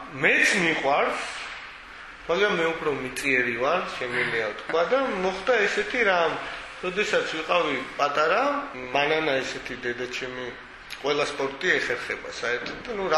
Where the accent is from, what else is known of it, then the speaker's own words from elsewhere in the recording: Gulripshi, Abkhazia, Georgia; აი ბავშვობის ბიჭობა გავიარე, გავიზარდე მე გულრიფში.